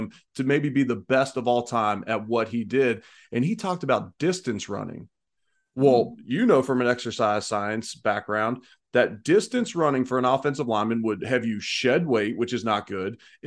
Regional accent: Cincinnati, Ohio, United States; I'm originally from Cincinnati.

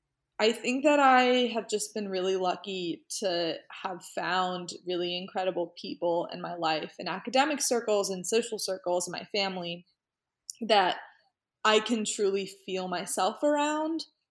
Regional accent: the South, United States; there's what people that I grew up with here in the South think. Southerners, like white Christian Republican, kind of that demographic

